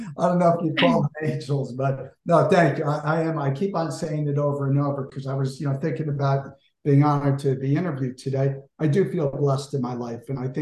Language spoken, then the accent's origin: English; Springfield, New Jersey, United States; I grew up in Springfield, New Jersey, which is in Union County, maybe, I don't know, 35, 40 minutes from Newark Airport. And I grew up really very blessed.